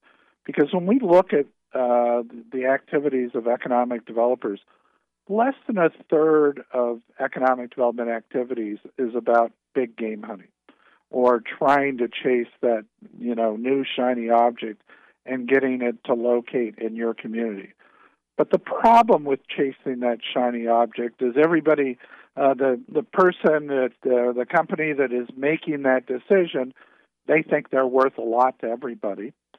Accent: Newark, Ohio, United States; You know, let's take my hometown of Newark again. You know, in 1960, it was the lawnmower capital of the world. There were more lawnmowers made in Newark, Ohio, than there were any place else.

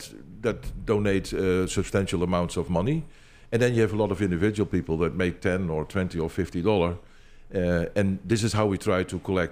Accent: Netherlands; I'm from the Netherlands.

